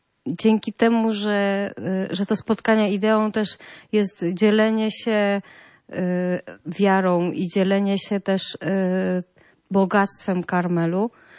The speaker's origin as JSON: {"language": "Polish", "town": "Wrocław", "region": "Lower Silesian Voivodeship", "country": "Poland", "said": "Tak, ja też jestem z Wrocławia."}